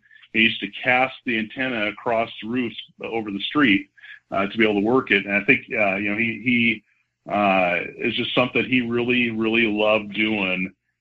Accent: Oakland, California, United States; born there; I was born in Oakland in October of 1968, which was their first year in Oakland.

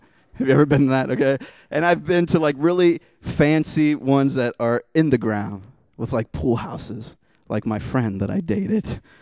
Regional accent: Youngstown, Ohio, United States; Where I grew up in Youngstown, Ohio, there's some real, we would call them ghetto pools, where it's just like a slab of cement and water, and it's nasty.

